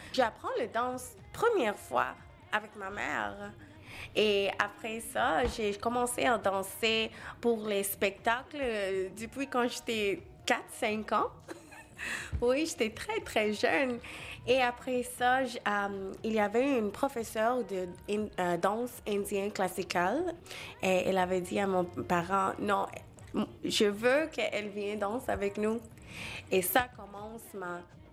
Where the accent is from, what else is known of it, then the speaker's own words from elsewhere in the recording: Montreal, Quebec, Canada; J'étais née ici, à Montréal, je suis québécoise, mes parents sont de l'Inde, de Calcutta.